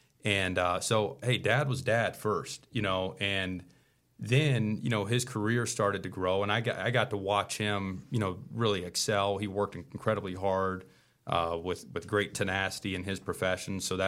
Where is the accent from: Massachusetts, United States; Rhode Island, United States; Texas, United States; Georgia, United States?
Georgia, United States; And so, yeah, I was born and raised in Georgia